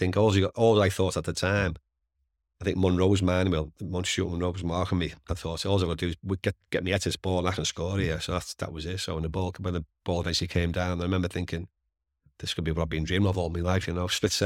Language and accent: English; England, United Kingdom; growing up in England, there's always the FA Cup final and what have you.